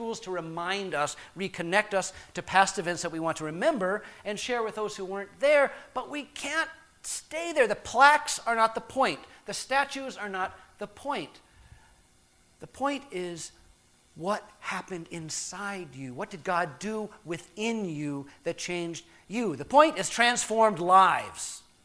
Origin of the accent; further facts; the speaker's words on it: Charleston, South Carolina, United States; born there; I was born in 1962 in Charleston, South Carolina.